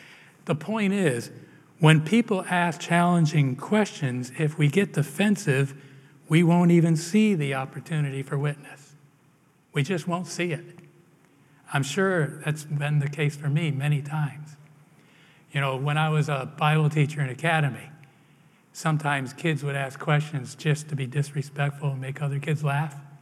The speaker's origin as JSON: {"language": "English", "region": "Massachusetts", "country": "United States", "tie": "born or raised there", "said": "In the town where I grew up in Massachusetts, we had gravestones that went back to the 1600s in this old cemetery."}